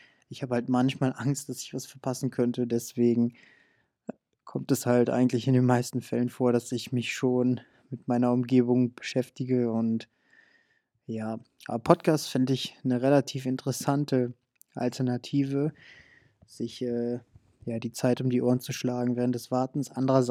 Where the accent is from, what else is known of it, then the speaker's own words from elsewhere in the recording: Abruzzo, Italy; now in Germany; Italien, meine Heimat. Die Abruzzen sind wunderschön, Nationalparks.